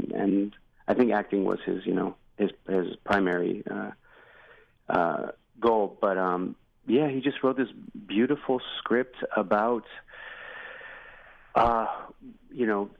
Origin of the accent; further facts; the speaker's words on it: California, United States; And you know, I grew up in Orange County.